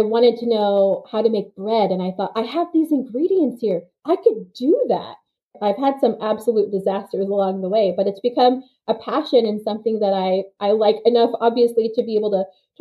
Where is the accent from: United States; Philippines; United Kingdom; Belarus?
United Kingdom; Scotland; born there; I was born in Scotland and people are surprised by that. But I'm a military brat. I've moved a lot. And my answer to where I'm from has always been a little complicated.